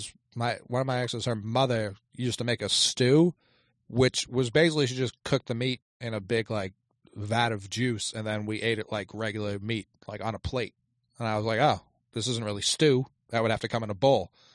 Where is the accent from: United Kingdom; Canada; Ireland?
Ireland; Like tea, I like because I'm Irish.